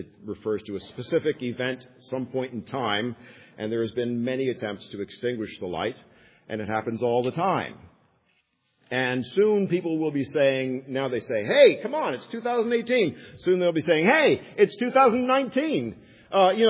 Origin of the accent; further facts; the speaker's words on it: Barrie, Ontario, Canada; born there; I was born in Barrie, Ontario, yada, yada, yada.